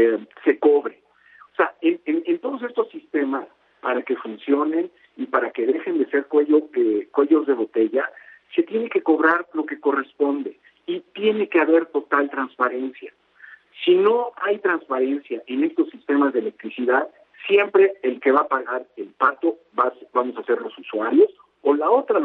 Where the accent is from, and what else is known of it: Mexico